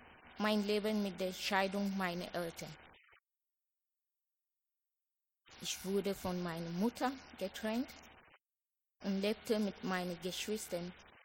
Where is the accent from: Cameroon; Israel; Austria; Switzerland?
Cameroon; German is a second language; now in Germany; Ich bin in Kamerun geboren und aufgewachsen.